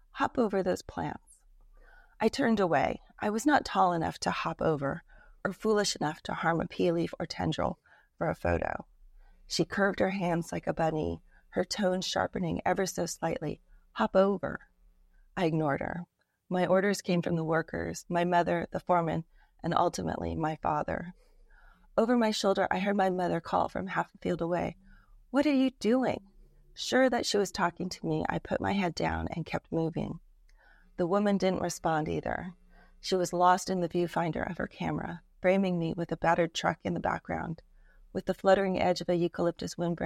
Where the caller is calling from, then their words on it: San Mateo, California, United States; I'm calling from the Bay Area in San Mateo, California.